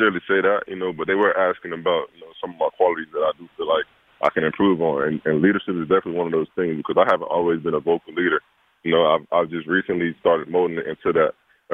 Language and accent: English; Miami, Florida, United States; also born or lived in Gainesville; You know, I'm originally from Miami. You know, spent the first half of my life there with all of my family. Then my mom, my little brother, and I, we moved to Gainesville.